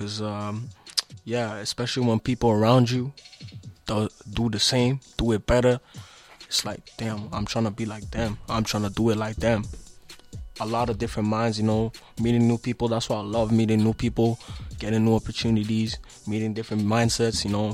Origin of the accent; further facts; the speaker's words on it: Montreal, Quebec, Canada; Mm-hmm. I'm 20 years old. I'm from Cartierville.